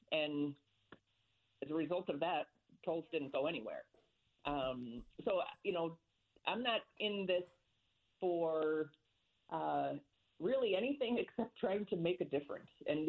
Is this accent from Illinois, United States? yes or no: yes; Chicago, Illinois, United States; now in Fairfield, United States; I'm originally from Chicago, although I've lived in Fairfield for over 30 years, or close to 30 years, I should say.